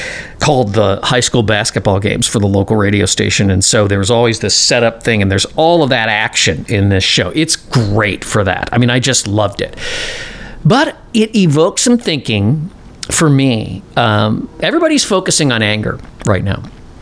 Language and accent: English; Chicago, Illinois, United States; aside from the fact that I'm from Chicago, it's such a bad show.